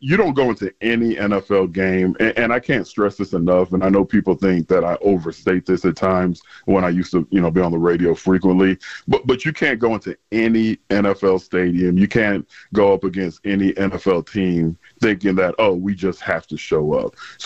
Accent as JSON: {"language": "English", "town": "San Antonio", "region": "Texas", "country": "United States", "tie": "born or raised there", "said": "Then growing up in San Antonio, we used to drive to Houston every chance we get"}